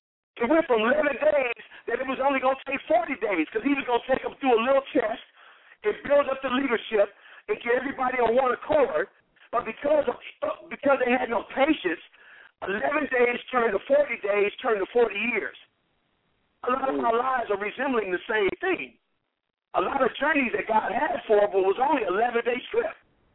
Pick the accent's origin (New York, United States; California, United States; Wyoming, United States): California, United States; Compton; And, you know, I'm from Compton. We didn't smoke nothing but Cools.